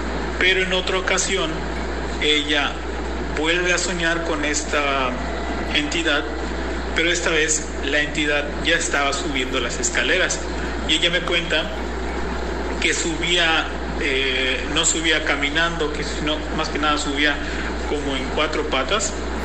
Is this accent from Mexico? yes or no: yes; Mérida, Yucatán, Mexico; soy de Mérida, Yucatán